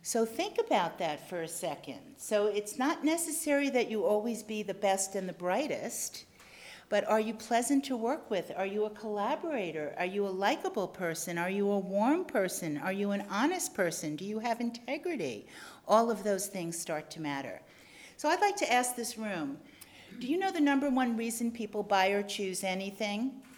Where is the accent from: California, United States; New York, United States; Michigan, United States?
New York, United States; Well, I am from New York, and I do talk fast